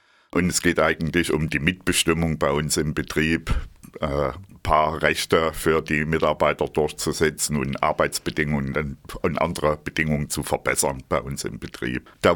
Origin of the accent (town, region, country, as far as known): Thuringia, Germany; born or raised there